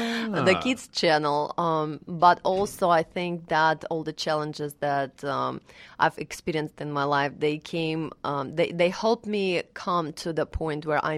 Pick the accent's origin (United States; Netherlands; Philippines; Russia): Russia; Yes, I come here from Russia, and I have been raised in a very abusive family with a single mother